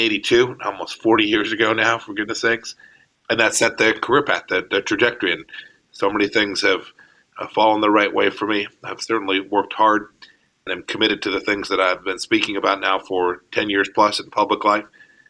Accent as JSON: {"language": "English", "town": "Santa Ana", "region": "California", "country": "United States", "tie": "born or raised there", "said": "I grew up in Santa Ana, California."}